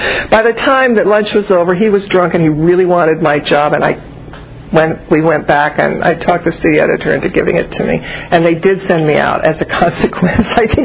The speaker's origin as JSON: {"language": "English", "region": "Iowa", "country": "United States", "tie": "born or raised there", "said": "When I was growing up in Iowa, a little town in Iowa, I grew up in a household that revered books."}